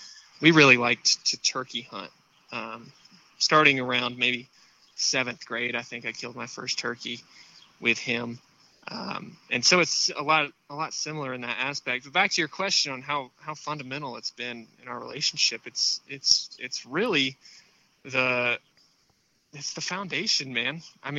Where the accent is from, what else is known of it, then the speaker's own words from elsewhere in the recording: Key West, Florida, United States; I grew up in the Florida Keys in Key West, where my dad was a fishing guide for about 15 years